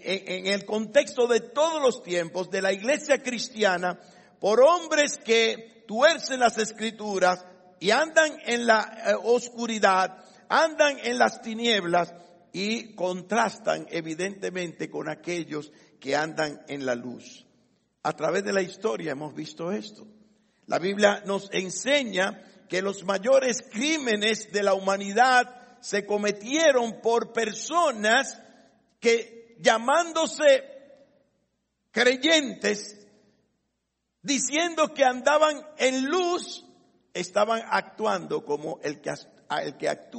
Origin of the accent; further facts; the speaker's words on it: Dominican Republic; Y lamentablemente nuestra nuestro gentilicio es dominicanos. O sea que nosotros somos los perros de Dios.